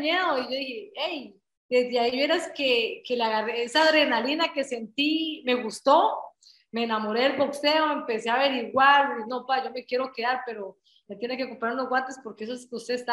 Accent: Costa Rica; also born or lived in Nicaragua; Ya ellos estaban en Costa Rica, pero yo nací en Nicaragua, pero toda mi vida he estado en Costa Rica, he representado a Costa Rica. Yo digo, estoy orgullosa de mis raíces nicaragüenses

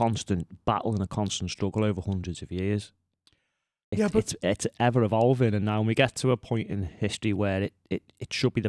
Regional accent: England, United Kingdom; I'm definitely English.

